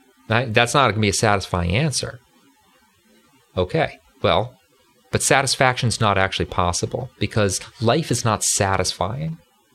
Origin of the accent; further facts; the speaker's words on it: United States; first language English; so my native language is English. And I'm going to assume that your native language is English too, because I'm from America and America is the best.